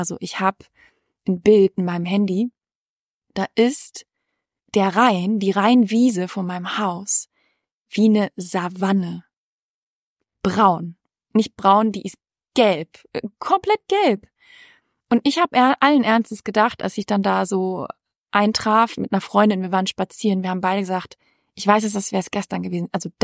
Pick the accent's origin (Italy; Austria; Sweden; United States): Sweden; now in Germany; Und ich bin selber am Meer aufgewachsen, ich bin ja in Schweden aufgewachsen, am Meer